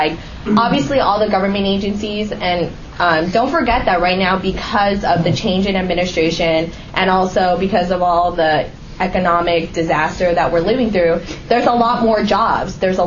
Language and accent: English; California, United States; I'm from California. It was a really tempting option.